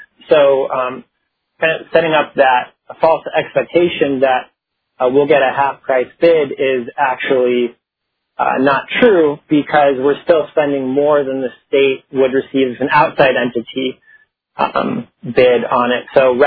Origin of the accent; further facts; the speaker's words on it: Ketchikan, Alaska, United States; I'm from Ketchikan. I'm a third-generation Alaskan